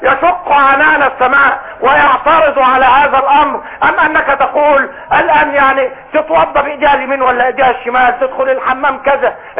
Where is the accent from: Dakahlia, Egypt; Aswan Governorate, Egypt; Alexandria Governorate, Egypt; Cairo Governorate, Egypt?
Dakahlia, Egypt; Mansoura; ونحن من المنصوره